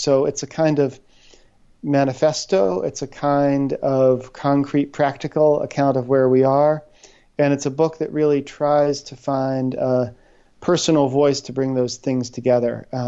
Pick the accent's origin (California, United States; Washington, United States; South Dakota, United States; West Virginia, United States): West Virginia, United States; I grew up in West Virginia.